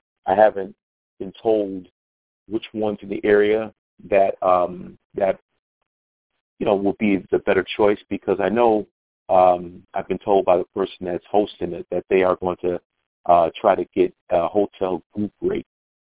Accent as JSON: {"language": "English", "town": "Detroit", "region": "Michigan", "country": "United States", "said": "Myself, I'm also from the Detroit area."}